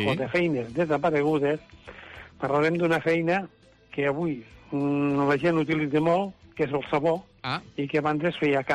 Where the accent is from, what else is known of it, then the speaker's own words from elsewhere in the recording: Puiggròs, Catalonia, Spain; jo que sóc fill de Puiggròs, veia el camí de Puiggròs a Arbeca